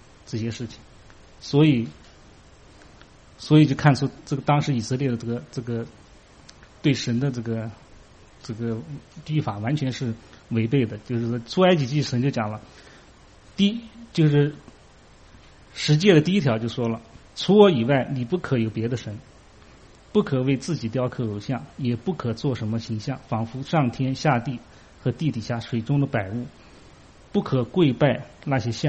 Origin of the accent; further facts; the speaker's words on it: China; 这个我们中国人讲的这个道，就是他也讲道，道家也讲道，这个儒家也讲道